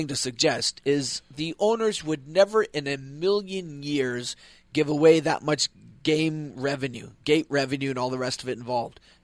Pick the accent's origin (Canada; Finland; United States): Canada; moving the CFL schedule up a month as a Canadian